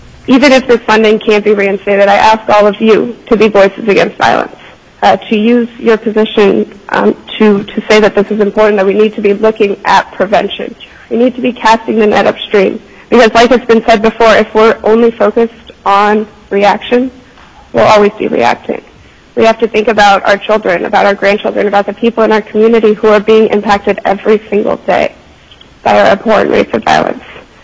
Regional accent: Anchorage, Alaska, United States; I was born and raised here in Alaska as a graduate of South Anchorage High School in 2008. And after I graduated college, I moved back to Anchorage because I believe in this community.

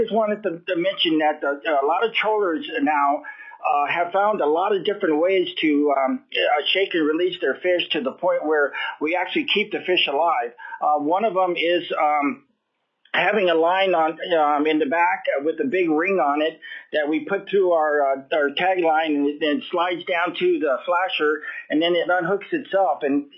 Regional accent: Petersburg, Alaska, United States; I'm from Petersburg, Alaska. I've been trolling for the last 45 years or so.

